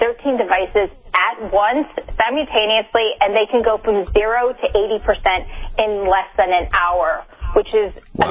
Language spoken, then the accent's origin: English; Midwest, United States; You know, growing up, when I grew up in the Midwest, we would lose electricity.